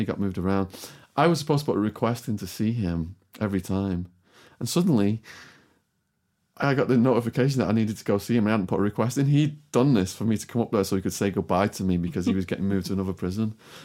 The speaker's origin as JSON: {"language": "English", "town": "Widnes", "region": "North West England", "country": "United Kingdom", "tie": "born or raised there", "said": "I joined some adults chess club in Widnes in my hometown."}